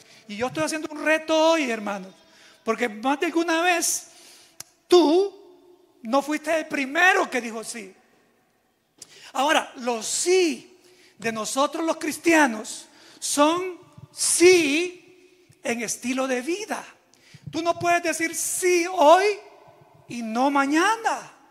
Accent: El Salvador; now in United States; Yo soñaba con ir a algunos conciertos en mi país, El Salvador, que solamente lo pude hacer aquí en Estados Unidos.

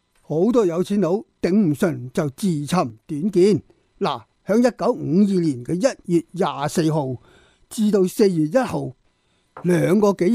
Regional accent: Hong Kong

